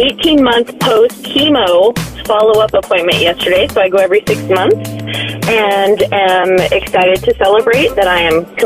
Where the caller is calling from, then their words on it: San Luis Obispo, California, United States; San Luis Obispo, California.